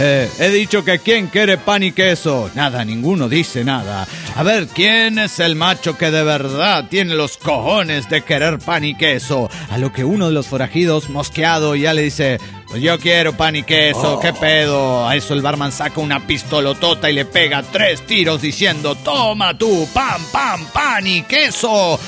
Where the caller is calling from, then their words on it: Dallas, Texas, United States; de Dallas, Texas.